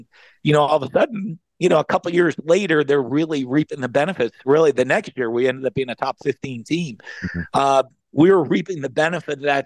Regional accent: Northeast, United States; I mean, I'm a guy from the Northeast, but I came in and both my kids are born.

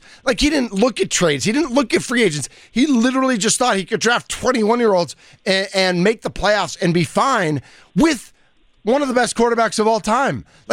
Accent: Boston, Massachusetts, United States; and listen, I grew up in Boston.

